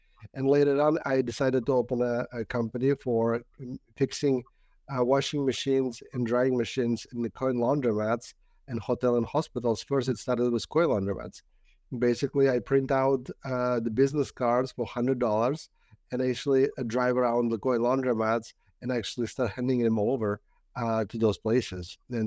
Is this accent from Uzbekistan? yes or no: yes; Uzbekistan; English is a second language; now in United States; when I moved from Uzbekistan to US, I came with a dream and I couldn't go back with nothing.